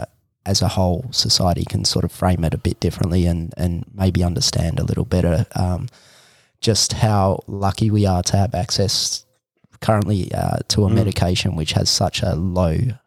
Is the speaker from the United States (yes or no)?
no; Australia; some of those sobriety tests as an Australian